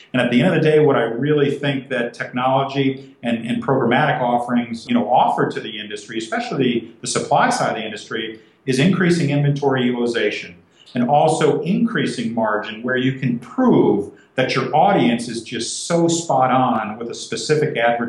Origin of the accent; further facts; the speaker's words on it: New York, United States; moved away as an adult; now in Columbus, United States; I'm from New York. I've lived in Columbus 20 years. It's been a great place to raise a family.